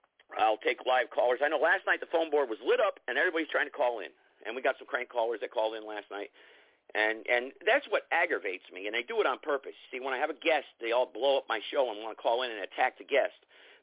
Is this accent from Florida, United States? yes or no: no; North Carolina, United States; on a highway in North Carolina on Thursday, my home state, North Carolina.